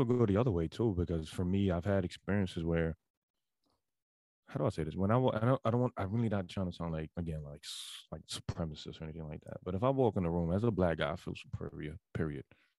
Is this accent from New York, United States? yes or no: yes; Bronx, New York, United States; So I'm an 80s baby. I grew up in the Bronx, born and raised in the Bronx.